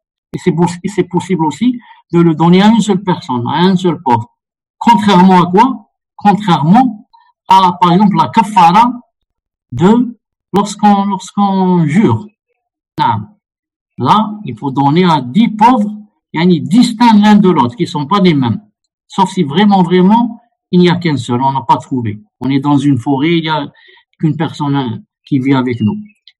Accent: Algeria; Alors de là, et par exemple chez nous en Algérie

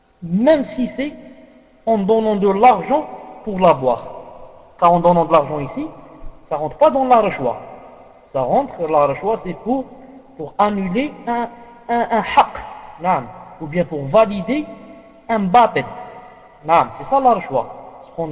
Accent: Algeria; Mais chez nous, en Algérie, il y a ce problème

